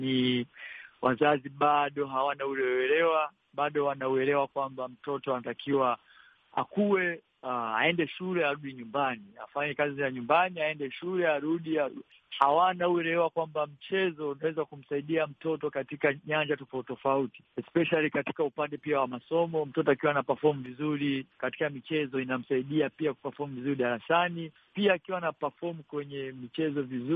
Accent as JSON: {"language": "Swahili", "town": "Buguruni", "region": "Dar es Salaam", "country": "Tanzania", "tie": "born or raised there", "said": "Nimekulia Buguruni, ambapo ni sehemu ambapo hakuna facility yote ya kuweza wewe kucheza basketball."}